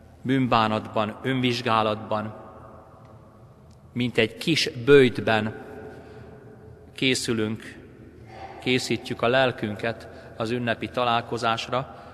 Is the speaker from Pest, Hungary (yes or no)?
yes; Pest, Hungary; Budapest mellől származom, agglomerációs településről